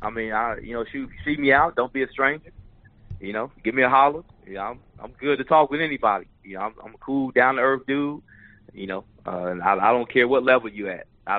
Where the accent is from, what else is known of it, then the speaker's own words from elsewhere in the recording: Kansas, United States; now in Myrtle Beach, United States; I mean, I'm from Kansas, and I don't know if I can take the cold anymore being in Myrtle Beach.